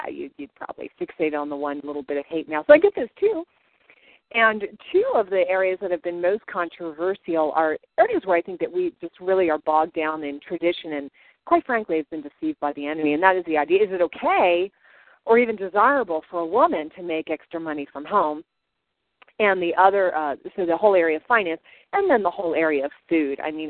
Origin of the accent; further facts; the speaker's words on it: Canada; So, Joy, that's a little shout-out to you and my Canadian sister. So I'm Irish-Canadian.